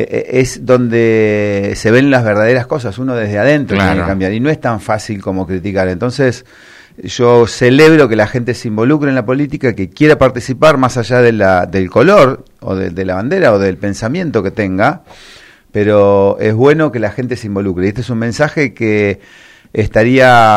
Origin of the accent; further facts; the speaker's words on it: Pinamar, Buenos Aires Province, Argentina; nosotros siempre tenemos el corazón vecinalista porque nacimos en Pinamar, somos de Pinamar, queremos laburar para Pinamar y eso, amamos Pinamar